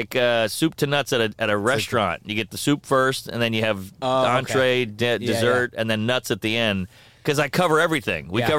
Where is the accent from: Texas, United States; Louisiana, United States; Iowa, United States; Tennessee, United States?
Louisiana, United States; New Orleans; now in New York, United States; live in New York. I'm from New Orleans.